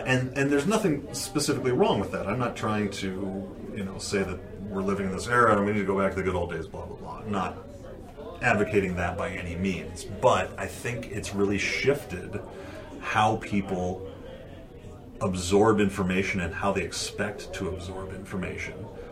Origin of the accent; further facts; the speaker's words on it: Aberdeen, South Dakota, United States; because I grew up in Aberdeen, South Dakota.